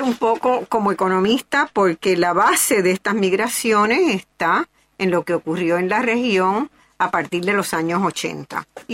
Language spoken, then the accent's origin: Spanish; Puerto Rico; born there; also born or lived in Montevideo / Lima / Honduras / Caracas; vivido también en Lima, en Honduras, en Caracas. Así que América Latina es mi casa. Yo soy puertorriqueña de nacimiento. Mi compromiso siempre básico es con Puerto Rico, pero sí he tenido una experiencia latinoamericana grande